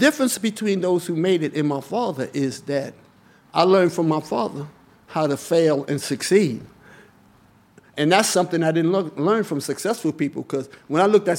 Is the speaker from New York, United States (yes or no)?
yes; Harlem, New York, United States; Growing up in Harlem when I was born, we had poor Irish, poor Jews, poor Greeks, poor Italians. We were all here together.